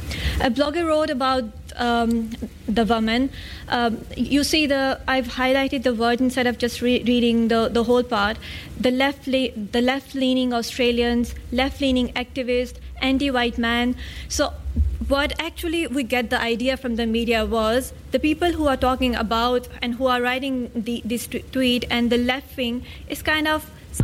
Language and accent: English; India; I'm a woman of color myself. I'm not Muslim, but I'm Indian, and I have experiences of discrimination myself.